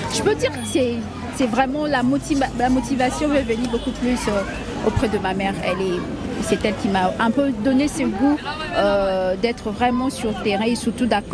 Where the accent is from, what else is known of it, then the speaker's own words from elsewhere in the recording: Kinshasa, DR Congo; Pure quinoise, 100% quinoise, la quinoiserie, je veux dire comme ça.